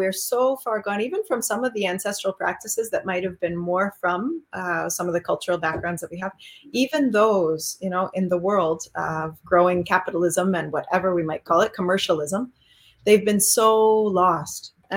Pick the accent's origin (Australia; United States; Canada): Canada; born there; I was born here in Canada, right?